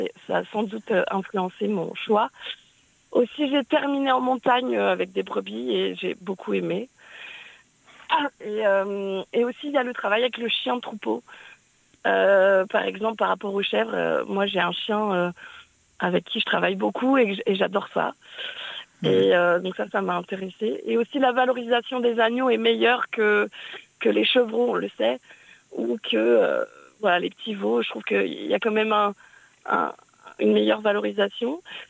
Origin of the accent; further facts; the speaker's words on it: Bourgogne-Franche-Comté, France; En plus, moi, je suis partie du Morvan pendant 10 ans, faire un peu le tour de France pour apprendre.